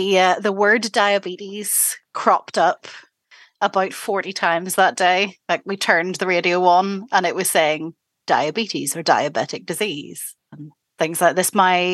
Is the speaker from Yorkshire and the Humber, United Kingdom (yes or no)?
no; Northern Ireland, United Kingdom; I am from Northern Ireland, and I have been diabetic for 31 and a half years, give or take.